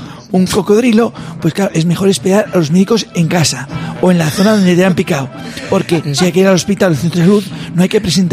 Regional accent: Zaragoza, Aragon, Spain; es que yo soy de Zaragoza, pero no tengo ni idea.

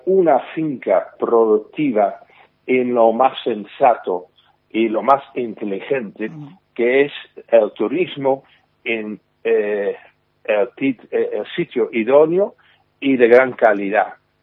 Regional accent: Netherlands; Spanish is a second language; Yo soy holandés de origen, y en Holanda también tenemos el problema

